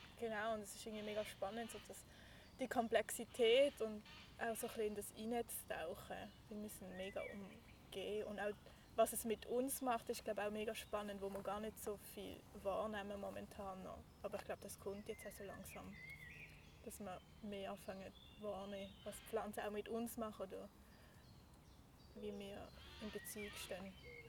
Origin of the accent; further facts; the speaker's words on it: Muttenz, Basel-Landschaft, Switzerland; ich bin jetzt hier in Muttenz aufgewachsen.